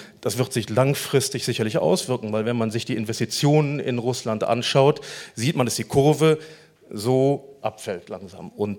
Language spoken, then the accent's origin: German; Rhineland, Germany; ich bin Rheinländer